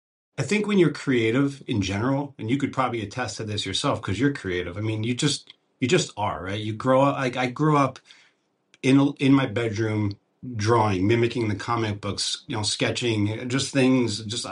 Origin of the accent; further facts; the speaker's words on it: Clifton, New Jersey, United States; also born or lived in Paterson / Elmwood Park; So I was born in Paterson, St. Joseph's. I grew up in Clifton, then Elmwood Park, and then moved to Montclair.